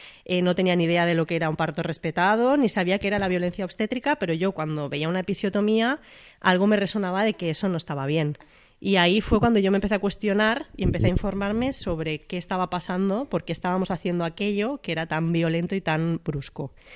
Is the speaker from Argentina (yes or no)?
no; Cornellà de Llobregat, Catalonia, Spain; Cornella, de Llobregat.